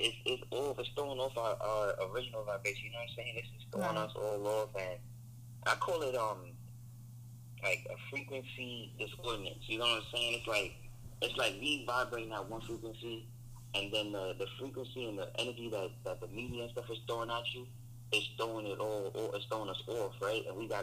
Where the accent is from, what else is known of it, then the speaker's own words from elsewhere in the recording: New York, United States; Yeah. So, you know, like I said, I'm from New York and shit.